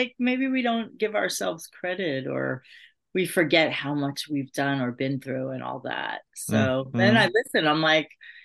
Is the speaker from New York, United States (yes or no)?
yes; New York, United States; also born or lived in Los Angeles / Sedona; And since I'm from New York, and then so I went from New York pretty much to Los Angeles, it was moving out of New York and living in Sedona